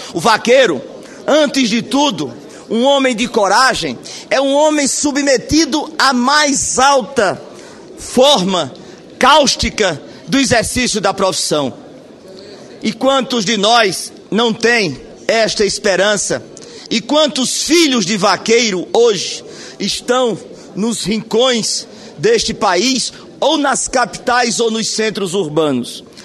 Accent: Paraíba, Brazil; nos orgulha muito, como nordestinos, como paraibanos

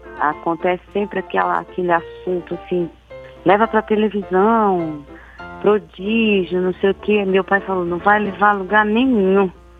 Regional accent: Nova Iguaçu, Rio de Janeiro, Brazil; eu fui criada no subúrbio, em Nova Iguaçu. Me considero de lá porque eu nasci na Lapa, mas só fui para a Lapa para nascer e voltei para Nova Iguaçu. Então eu fui criada lá

